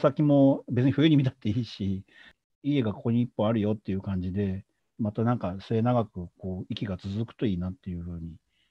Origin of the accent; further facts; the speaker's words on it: Tokorozawa, Saitama, Japan; 僕、所沢出身なんで、